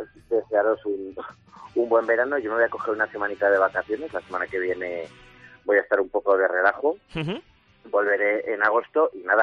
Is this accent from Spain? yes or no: yes; Casetas, Aragon, Spain; todos los que somos de Casetas, Utebo y alrededores